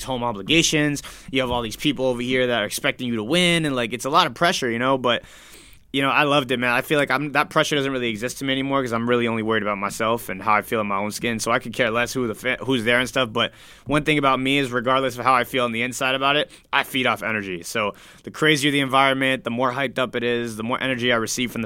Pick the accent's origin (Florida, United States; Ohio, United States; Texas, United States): Florida, United States; I'm from Broward. Like I'm a South Florida guy.